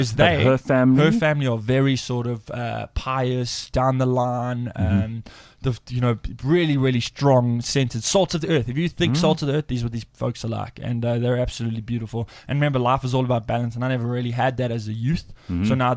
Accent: Amanzimtoti, KwaZulu-Natal, South Africa; If you're from Toti, you're like, I'm from Toti.

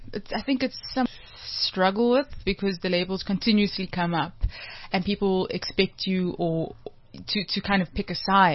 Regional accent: Cape Town, Western Cape, South Africa; people don't realize that I'm from South Africa, from Cape Town, and I'm like, no, I'm South African, I'm from here.

